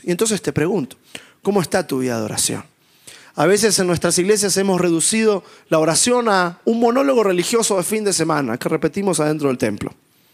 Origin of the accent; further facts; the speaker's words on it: Argentina; now in United States; vivimos en los Estados Unidos, mi esposa y yo somos argentinos, así que escucha hablar argentino